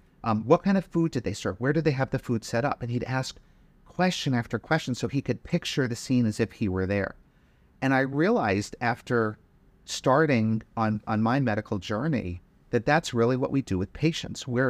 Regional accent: Providence, Rhode Island, United States; I was born and bred in Providence, Rhode Island, the biggest little state in the union

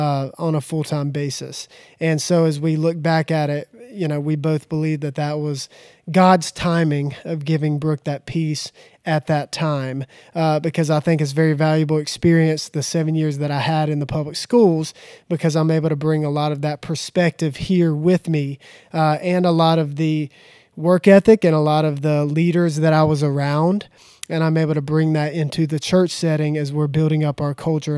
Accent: Asheboro, North Carolina, United States; So I grew up here in Asheboro and came through, to keep it short.

